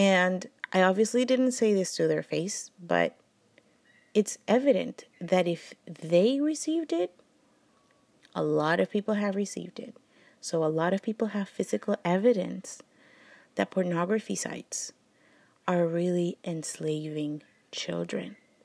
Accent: Colombia; English is a second language; And the third one is Renacer, which is one in Colombia. And it has 33 years of working. In my hometown, they have 33 children, actually.

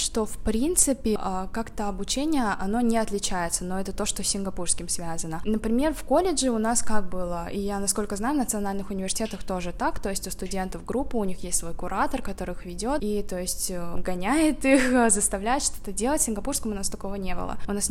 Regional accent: Uzbekistan; Я из Узбекистана.

